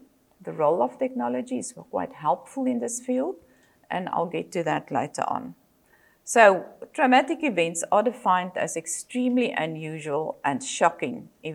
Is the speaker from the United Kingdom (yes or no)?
no; South Africa; also born or lived in United States; I'm from South Africa. I'm a psychologist by profession.